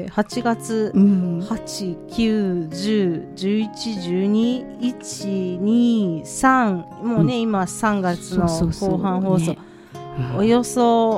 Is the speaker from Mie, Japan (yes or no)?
yes; Mie, Japan; あの私地元三重なんですが